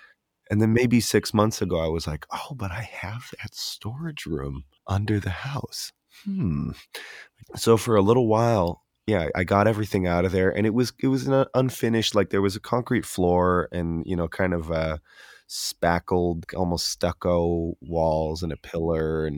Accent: Edmonton, Alberta, Canada; I'm from Edmonton, Alberta, west side of Canada.

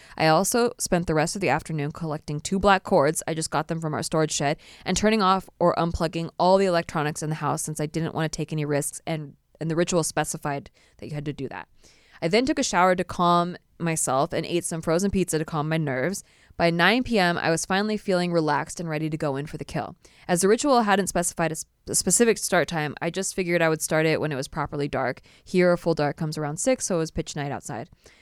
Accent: California, United States; I'm from California.

